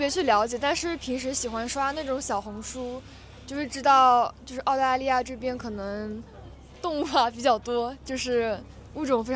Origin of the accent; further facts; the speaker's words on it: Shanghai, China; now in Australia; 但是可能对于外国人来说比较难发音，所以 … 然后我来自中国上海。